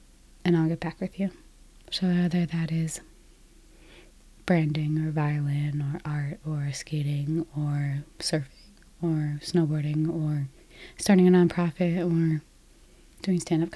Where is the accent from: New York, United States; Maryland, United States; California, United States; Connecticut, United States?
Connecticut, United States; but I'm from Connecticut, and one thing about people from Connecticut is that we really enunciate our T's and our P's